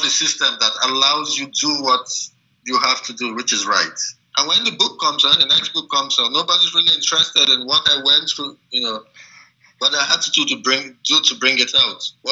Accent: Nigeria; yes, I might want to write the next Jane Eyre, but I am Nigerian, so even if I'm writing generally, it has to engage with my society in some sense.

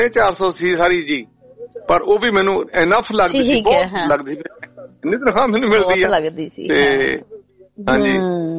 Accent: Banga, Punjab, India; ਮੈਂ ਪੰਜਾਬ ਤੋਂ ਬੰਗਾ ਸ਼ਹਿਰ ਆ ਸਾਡਾ ਜੀ ਤੇ ਨਵਾਂ ਸ਼ਹਿਰ ਜ਼ਿਲ੍ਹੇ ਦੇ ਵਿੱਚ ਪੈਂਦਾ ਆ ਤੇ ਇਹਦੇ ਲਾਗੇ ਸ਼ਹੀਦ ਭਗਤ ਸਿੰਘ ਦਾ ਪਿੰਡ ਆ

